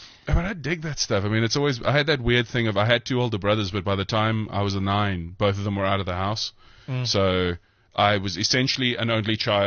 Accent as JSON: {"language": "English", "town": "Welkom", "region": "Free State", "country": "South Africa", "tie": "born or raised there", "also_born_or_lived": "Warrington", "said": "And 2 weeks later they moved to Welkom because, you know, you wanted something with bigger buildings"}